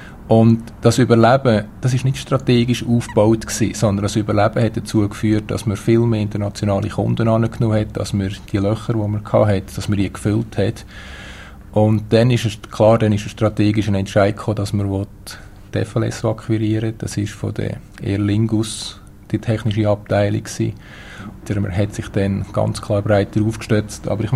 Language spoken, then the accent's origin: German; Switzerland; als Schweizer